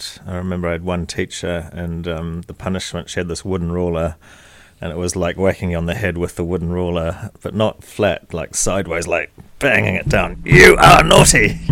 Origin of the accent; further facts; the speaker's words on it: Wales, United Kingdom; moved away; I've got a little bit of a mixed background. Born in Wales. Mum's Indian, dad's Welsh. So yeah, grew up in Wales way back.